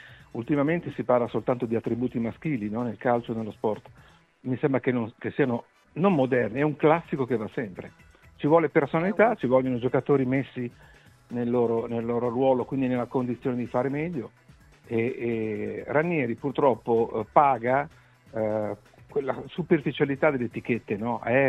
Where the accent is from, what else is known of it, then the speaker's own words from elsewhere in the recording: Bologna, Emilia-Romagna, Italy; lo dico contro i miei interessi essendo bolognese